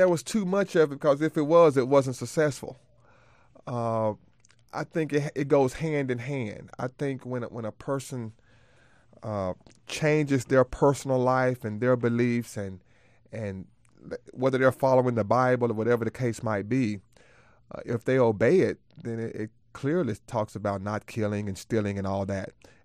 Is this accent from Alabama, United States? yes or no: yes; Birmingham, Alabama, United States; so it's like coming home after growing up in Birmingham.